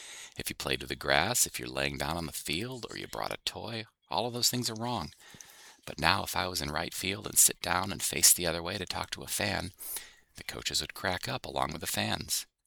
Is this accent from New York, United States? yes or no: no; Urbana, Illinois, United States; I grew up in Urbana, and I know the smaller communities.